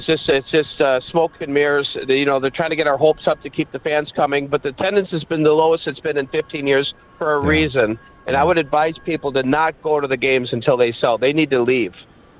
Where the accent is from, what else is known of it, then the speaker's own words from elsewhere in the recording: Minnesota, United States; I'm a Minnesotan.